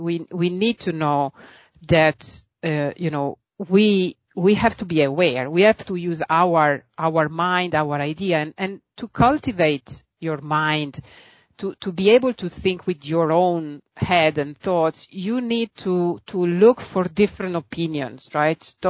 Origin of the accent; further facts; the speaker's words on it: Venice, Veneto, Italy; English is a second language; I did go to university in Venice. I was actually born and raised in Venice